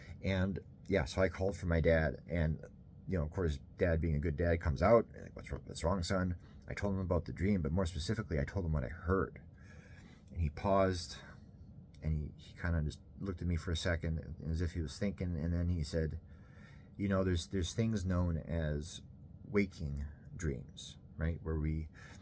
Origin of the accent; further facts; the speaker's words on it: Canada; I'm from Canada. I live in Winnipeg, which means if you look on a map, I'm like literally my city is like smack dab in the middle of North America.